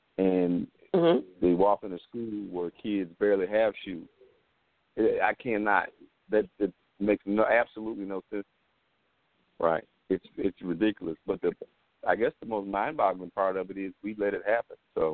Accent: Indiana, United States; It reminds me of when I was young growing up in Indiana.

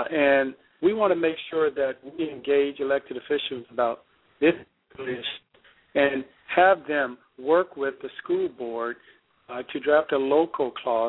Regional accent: Alabama, United States; born there; moved away as an adult; now in Florida, United States; Well, listen, I'm not originally from the state of Florida. I was born in Alabama. I went to school at Auburn University and moved down to South Florida in 1999.

